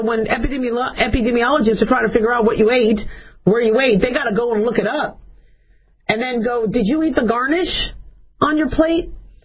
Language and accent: English; Arizona, United States; also born or lived in Nevada; I was bored to death growing up in Arizona and Nevada with no school during the summer.